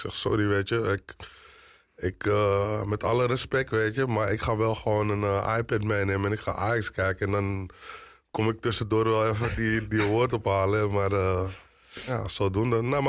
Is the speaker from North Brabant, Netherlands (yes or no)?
no; Amsterdam, North Holland, Netherlands; Ik kom uit Amsterdam. Ik ben geboren in Amsterdam-West.